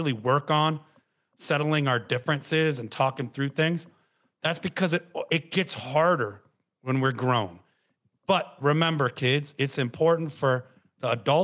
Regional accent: Detroit, Michigan, United States; at least as a kid growing up in Detroit, I had recent memory of oral history

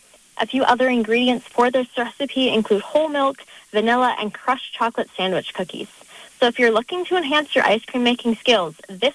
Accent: Port Washington, Wisconsin, United States; I am from Port Washington, so I grew up on my family's hobby farm there, but I spent a lot of time at my grandparents' nearby dairy farm.

